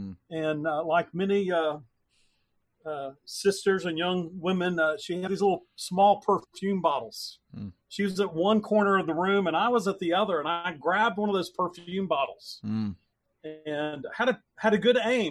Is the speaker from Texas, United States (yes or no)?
yes; Dallas, Texas, United States; I grew up in Dallas, Texas. From my bedroom window as a child, I could see the church that our family attended.